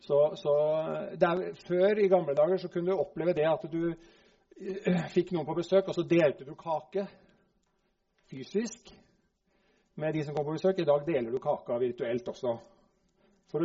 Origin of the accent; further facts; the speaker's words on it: Vestfold, Norway; Jeg kom fra Vestfold, og der sier vi sånn